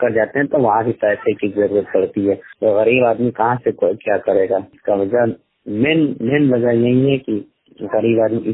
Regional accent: Rakhwa, Bihar, India; मैं ग्राम रखवा प्रखंड फुलसुंदर DC गोपालगंज बिहार का निवासी हूँ।

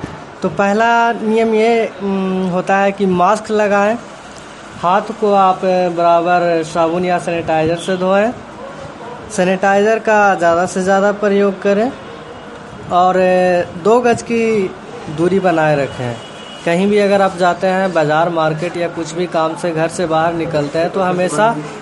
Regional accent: Nausa, India; नगर नौसा के निवासी हैं।

